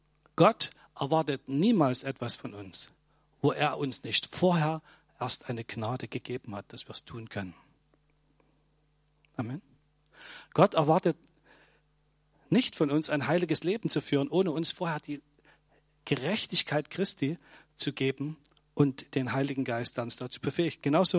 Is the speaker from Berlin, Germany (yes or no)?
no; Saxony, Germany; Das ist genauso, wie wenn wir als Erzgebirgler irgendwo anders auftreffen.